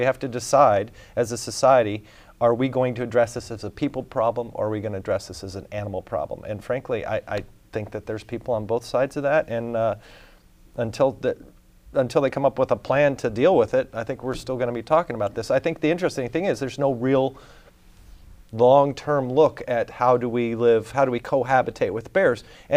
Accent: Fairbanks, Alaska, United States; Now, as we've joked about before on this program, I am from Fairbanks, and you can insert your own joke there.

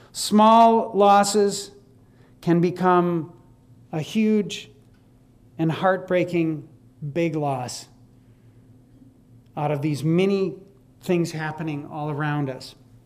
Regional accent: Wisconsin, United States; as I did when I was a young man growing up in Wisconsin.

